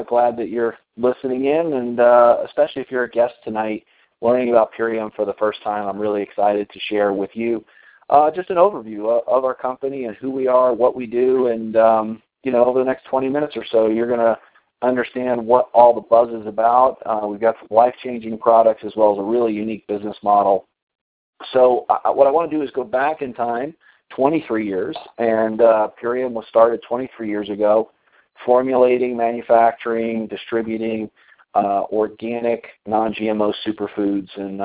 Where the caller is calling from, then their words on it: Colorado, United States; I'm calling in from Colorado tonight.